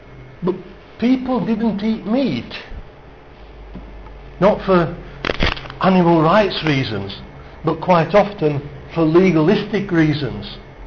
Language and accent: English; Halifax, Yorkshire and the Humber, United Kingdom; born there; I was born in Halifax in West Yorkshire.